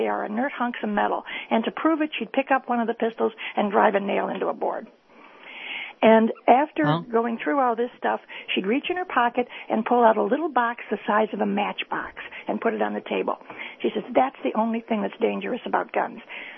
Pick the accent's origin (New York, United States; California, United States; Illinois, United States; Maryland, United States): New York, United States; Tonawanda; I'm from Tonawanda.